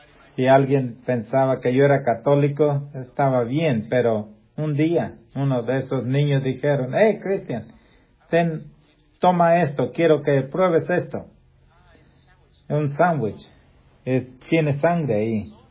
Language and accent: Spanish; Peru; Yo soy de Perú.